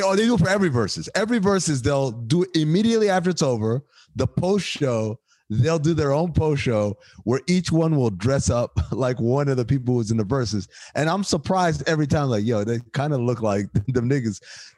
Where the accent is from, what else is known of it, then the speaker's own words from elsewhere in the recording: Cleveland, Ohio, United States; I'm from Cleveland.